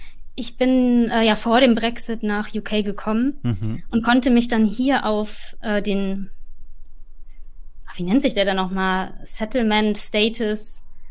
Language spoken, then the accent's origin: German; North Rhine-Westphalia, Germany; Ich komme aber auch aus dem Ruhrgebiet